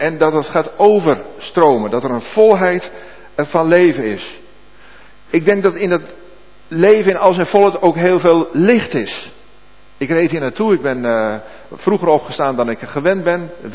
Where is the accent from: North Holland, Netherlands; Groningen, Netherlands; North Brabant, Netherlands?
Groningen, Netherlands; Zuidhorn; ik ben zelf geboren in Zuidhorn, even voor de goede orde, dus ik ben Groninger.